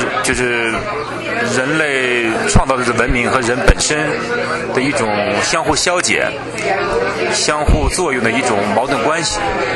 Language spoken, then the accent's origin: Chinese; Beijing, China; 我来自中国北京。我在墨西哥城做一些艺术作品吧